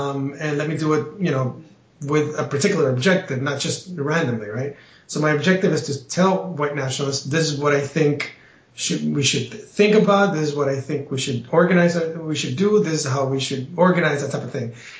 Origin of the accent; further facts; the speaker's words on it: Spain; also born or lived in South America / Central America / United States; I was born and raised in Europe, primarily Spain. I have lived throughout South America, Central America, and the United States.